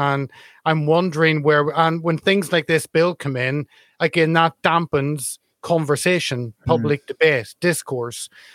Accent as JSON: {"language": "English", "region": "North East England", "country": "United Kingdom", "said": "I'm from Northumberland"}